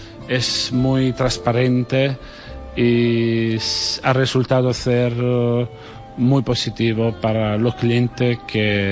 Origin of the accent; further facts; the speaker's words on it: Apulia, Italy; Spanish is a second language; me acuerda mucho a mi tierra, Puglia, porque es muy mediterránea también, y la verdad que cuando lo he visto me acordaba de lo que yo he visto en mi infancia, la costa